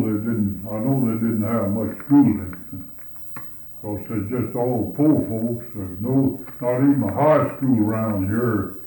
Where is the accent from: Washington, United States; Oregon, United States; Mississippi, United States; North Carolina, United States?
Mississippi, United States; Well, I think they moved and I'm getting to move on west. I come from Mississippi over here.